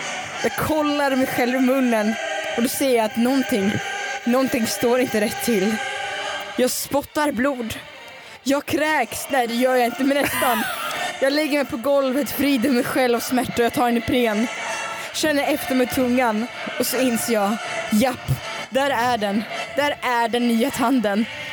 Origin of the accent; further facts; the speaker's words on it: Russia; Swedish is a second language; Bara för att jag är ryss.